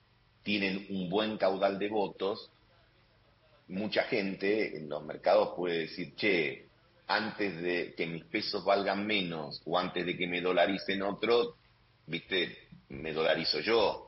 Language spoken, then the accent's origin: Spanish; Argentina; siendo nosotros argentinos